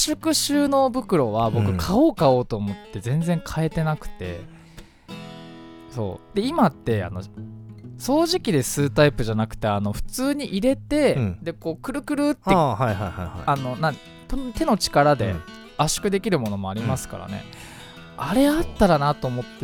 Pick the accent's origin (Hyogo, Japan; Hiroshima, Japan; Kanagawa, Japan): Kanagawa, Japan; Fujisawa; 藤沢出身の俳優タレントとして活動する